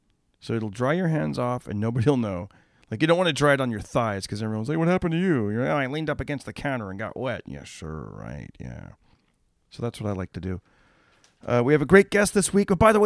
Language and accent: English; Fresno, California, United States; my hometown of Fresno, if you're going to drive by it on the 99, you're seeing like the back end